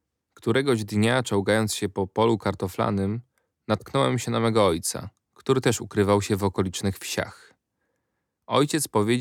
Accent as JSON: {"language": "Polish", "town": "Błonie", "region": "Masovian Voivodeship", "country": "Poland", "tie": "born there", "said": "urodzony w 1934 roku. Urodziłem się w Błoniu, koło Warszawy."}